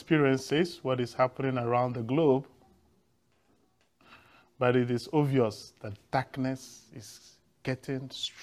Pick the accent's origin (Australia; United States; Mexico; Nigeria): Nigeria; I come from Nigeria.